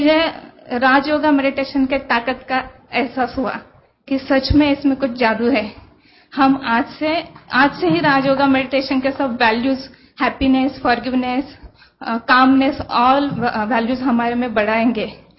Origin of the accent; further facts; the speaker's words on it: Pune, Maharashtra, India; पुणे से आई हूँ। 12 साल से मैं एज अ गायनेकोलॉजिस्ट पुणे में प्रैक्टिस कर रही हूँ।